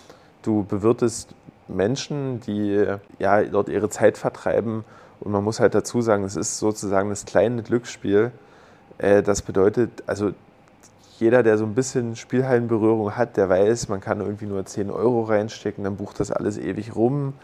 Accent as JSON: {"language": "German", "town": "Görlitz", "region": "Saxony", "country": "Germany", "tie": "born or raised there", "said": "aus Görlitz. Bin hier geboren auch. Jetzt mittlerweile 36 Jahre alt"}